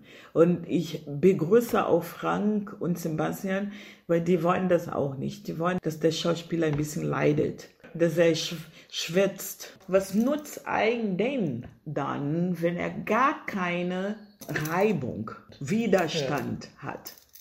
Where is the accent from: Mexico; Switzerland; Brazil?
Brazil; German is a second language; now in Germany; Ich komme aus Brasilien und ich war in Brasilien auch Aktmodell.